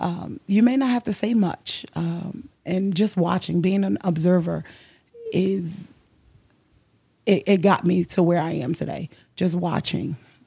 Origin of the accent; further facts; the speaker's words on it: New Haven, Connecticut, United States; Right here, New Haven, Connecticut. I am born and raised New Haven, right here.